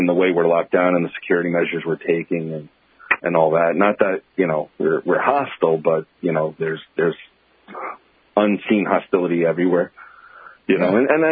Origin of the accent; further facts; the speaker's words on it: United States; now in China; Everything here is through WeChat, and as an American, you can't really get WeChat.